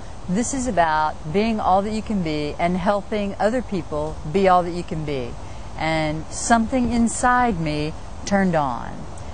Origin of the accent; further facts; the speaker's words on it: St. Augustine, Florida, United States; So I ended up in the last place that I thought I would return, which was back to my hometown in St. Augustine.